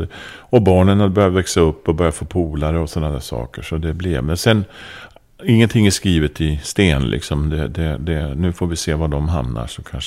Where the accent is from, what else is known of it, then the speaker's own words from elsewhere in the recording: Östersund, Jämtland County, Sweden; Ja, jag spelade när jag var ung hemma i Östersund.